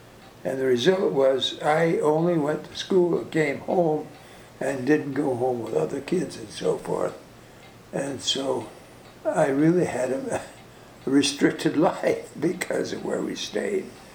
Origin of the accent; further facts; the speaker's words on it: Whiting, Indiana, United States; I was brought up in Whiting, Indiana, the site of the world's largest oil refinery. There was all sorts of factories around.